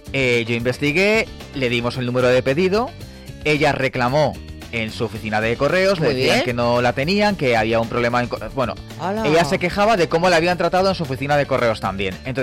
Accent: Fuenlabrada, Community of Madrid, Spain; Sí, soy medium.

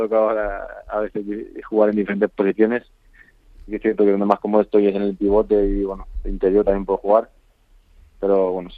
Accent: Madrid, Community of Madrid, Spain; yo soy de aquí de Madrid

